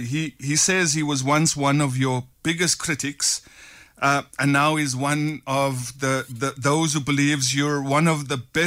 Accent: South Africa; as a South African

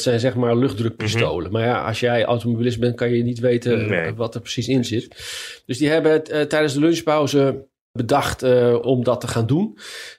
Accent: Leiden, South Holland, Netherlands; Hè, wij komen dan uit Leiden

